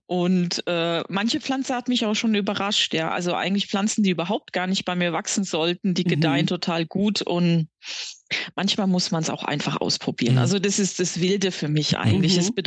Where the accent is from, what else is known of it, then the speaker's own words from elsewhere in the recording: Rhineland-Palatinate, Germany; auch als Pfälzer Mädel da total frei und offen über Garten sprechen